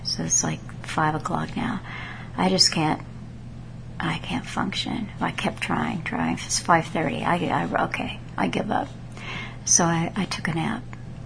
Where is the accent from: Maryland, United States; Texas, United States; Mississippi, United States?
Texas, United States; So now, country western has never really been my go-to music, even though I'm a Texan.